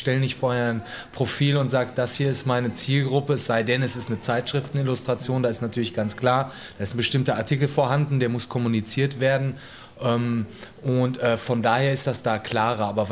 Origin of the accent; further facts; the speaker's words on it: Bochum, North Rhine-Westphalia, Germany; now in Berlin, Germany; Ich komme ursprünglich aus Bochum und lebe mittlerweile in Berlin. Ich habe zwischenzeitlich in Dortmund und in New York studiert.